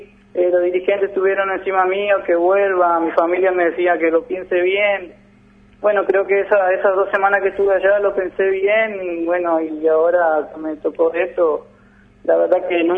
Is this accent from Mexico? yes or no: no; Formosa, Argentina; De Formosa Capital.